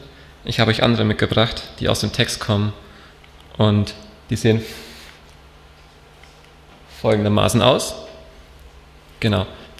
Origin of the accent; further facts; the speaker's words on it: Landau an der Isar, Bavaria, Germany; Ich bin in Landau an der Isar aufgewachsen. Das ist in Bayern ein Stückchen weg von hier. Mit drei Schwestern auf einem Bauernhof daheim. Genau, ich bin 21 Jahre alt. Ich bin 2020, nachdem ich Abi gemacht habe, nach England gegangen für ein Jahr.